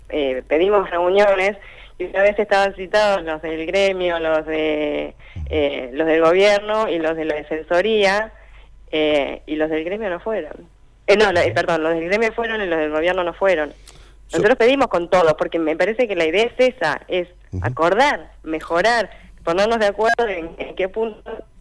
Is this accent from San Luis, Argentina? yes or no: no; Comodoro Rivadavia, Chubut, Argentina; moved away; yo comparo el cuaderno de mi hija de acá con la gente de Comodoro, que es de donde yo vengo